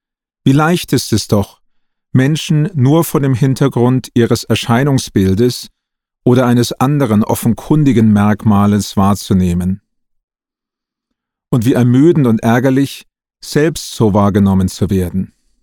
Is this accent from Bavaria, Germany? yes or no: yes; Erlangen, Bavaria, Germany; born there; in Erlangen gehabt, also in meiner Geburtsstadt.